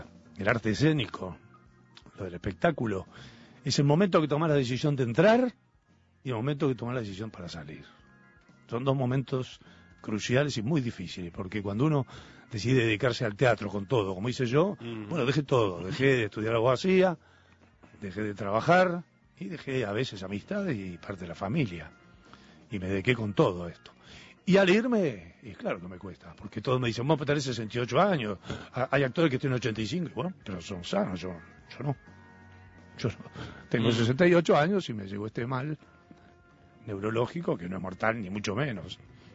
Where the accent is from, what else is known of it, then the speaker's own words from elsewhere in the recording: Montevideo, Uruguay; Me siento realmente un ciudadano, nací aquí en Montevideo, he trabajado toda mi vida en Montevideo.